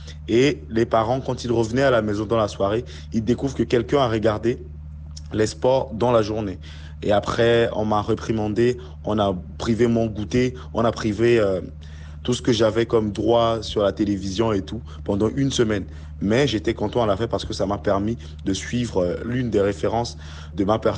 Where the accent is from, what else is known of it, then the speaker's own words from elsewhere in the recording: Central African Republic; je viens de la République centrafricaine.